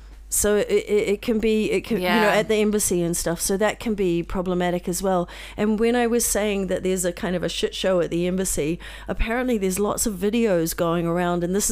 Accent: New Zealand; But I'm from New Zealand.

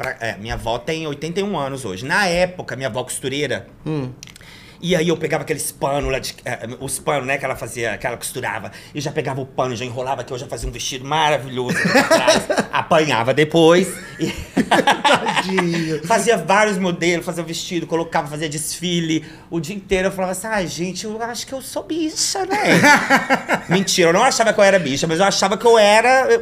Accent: Montes Claros, Minas Gerais, Brazil; born there; now in Belo Horizonte, Brazil; Porque quando eu nasci lá em Montes Claros, eu falei assim, gente, eu não tô cabendo aqui, sabe? Aqui eu preciso ir embora. Não é que a cidade é pequena, não. Não é. Tem 500 mil habitantes, hein? Um polo.

